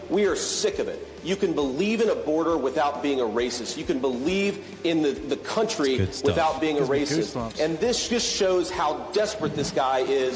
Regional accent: Ohio, United States; I am from Ohio. I grew up in this state. I left to join the Marine Corps. And I came back to build a business and to raise a family

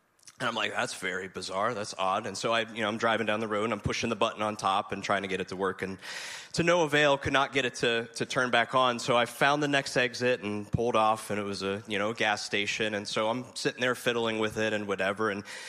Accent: Pittsburgh, Pennsylvania, United States; I was dating my wife, who is from here on the Eastern Shore, but I'm a transplant here. So I was from Pittsburgh.

